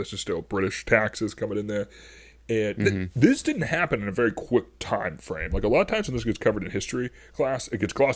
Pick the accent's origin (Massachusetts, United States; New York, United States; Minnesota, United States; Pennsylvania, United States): Massachusetts, United States; Worcester's actually like way closer to the east, but because I'm from Eastern Massachusetts, everything west of Boston is Western Massachusetts.